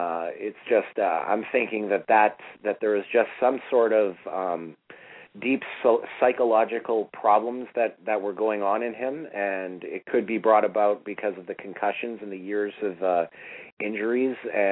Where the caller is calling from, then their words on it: Toronto, Ontario, Canada; Yeah, this is … from Toronto.